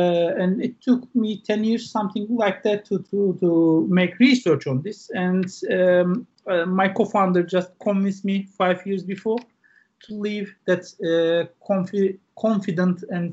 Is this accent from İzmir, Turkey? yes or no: no; Istanbul, Turkey; now in United Kingdom; We have offices in Dubai, Paris, Berlin, here in UK, and in Istanbul, in my hometown